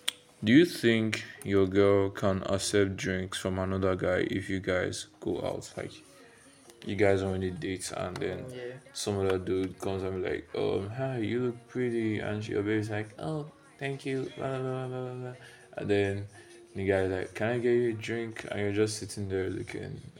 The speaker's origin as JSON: {"language": "English", "country": "Nigeria", "said": "Okay, I'm Nigerian, bro. You can't blame me."}